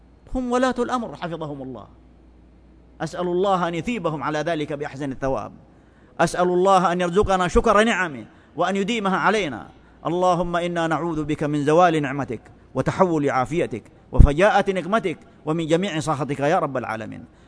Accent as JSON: {"language": "Arabic", "country": "Saudi Arabia", "said": "في بلادنا المملكة العربية السعودية"}